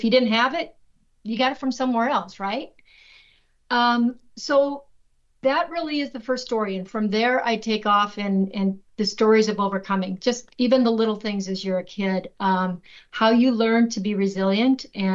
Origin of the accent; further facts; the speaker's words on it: Carroll, Iowa, United States; So the book's a collection of stories on my journey from the cornfields of rural Iowa, growing up in Carroll, Iowa, all the way to the corner office and executive offices of Microsoft.